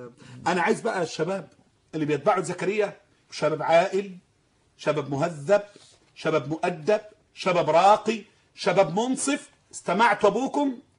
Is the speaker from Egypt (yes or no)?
yes; Egypt; ولكن بصفة خاصة في مصر، اللي عندنا في مصر